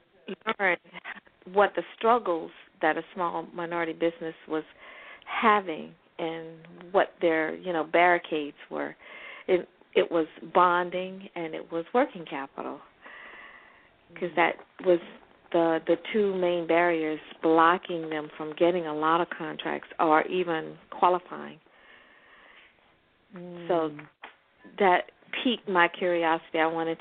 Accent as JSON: {"language": "English", "region": "Florida", "country": "United States", "tie": "born or raised there", "said": "I grew up here in South Florida. I went to the University of Miami."}